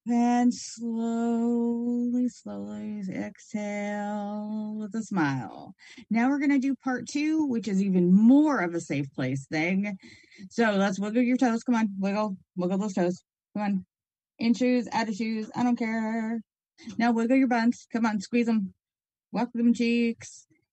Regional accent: Washington, United States; Well, I grew up in Washington, so I am so over snow.

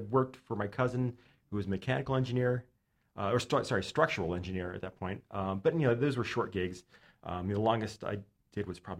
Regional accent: Phoenix, Arizona, United States; also born or lived in Toronto; now in Los Angeles, United States; I was born in Toronto, grew up in Arizona.

